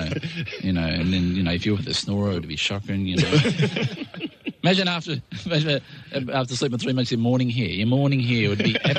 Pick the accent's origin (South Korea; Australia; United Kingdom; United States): Australia; Melbourne, Victoria; I come from the southern states. I come from Melbourne.